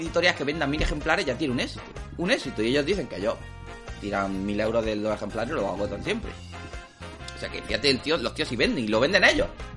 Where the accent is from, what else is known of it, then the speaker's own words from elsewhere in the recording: Spain; como éramos españoles